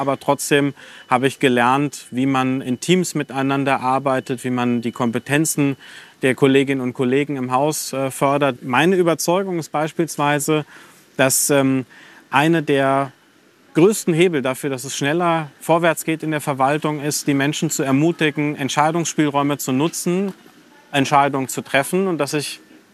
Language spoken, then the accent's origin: German; Giessen, Hesse, Germany; born there; Mein Bruder und ich, wir sind beide in Gießen geboren.